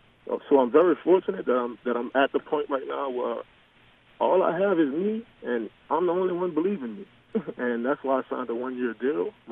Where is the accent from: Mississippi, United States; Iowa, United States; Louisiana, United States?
Louisiana, United States; New Orleans; But, you know, growing up in New Orleans, man, you know, we played a lot of pitch-up tackle, and we played a lot of kickball, you know.